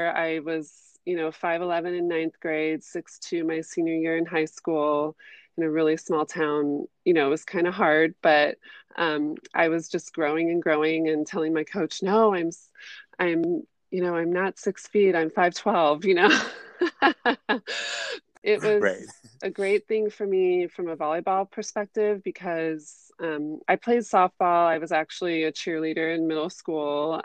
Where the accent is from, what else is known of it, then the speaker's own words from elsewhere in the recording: Brooklyn, Michigan, United States; But I grew up in Michigan. So I'm from a small town called Brooklyn, Michigan. One stoplight.